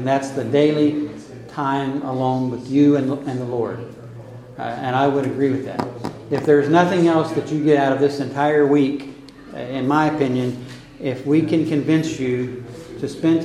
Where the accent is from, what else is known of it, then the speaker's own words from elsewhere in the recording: Oklahoma City, Oklahoma, United States; now in Yaoundé, Cameroon; I'm a layman from Oklahoma City, Oklahoma